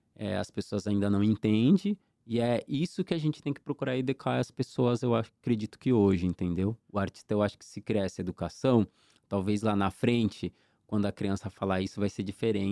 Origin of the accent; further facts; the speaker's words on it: Santos, São Paulo, Brazil; Minha Infância na Zona Noroeste, em Santos. Porque foi um momento único. E desde lá eu já desenhava.